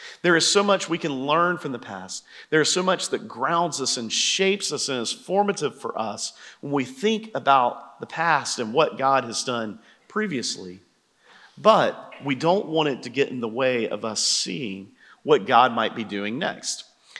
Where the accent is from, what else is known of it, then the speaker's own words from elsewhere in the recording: Macon, Georgia, United States; I'm from Macon, I can make that joke.